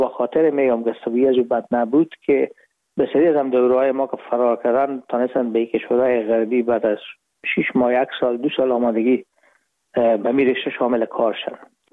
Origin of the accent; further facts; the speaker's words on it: Herat, Afghanistan; moved away as an adult; now in Hamburg, Germany; ما رفتیم از کابل به هرات و پیزی که فاکولته رو پایان برسانیم یا دیپلومی بگیریم از هرات از طریق زمینی داخل مرز ایران شدیم، از مرز ایران گذاشتیم و داخل پاکستان و از پاکستان قاچاقی آمدیم به آلمان. یعنی میشد سال 1369 که ما به هامبورگ رسیدیم که بشه 1990.